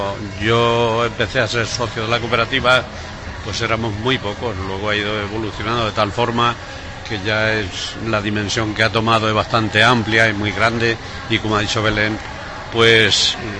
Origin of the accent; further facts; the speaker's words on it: Malagón, Castilla-La Mancha, Spain; now in Ciudad Real, Spain; Sí, yo vivo en Ciudad Real, pero soy natural de Malagón.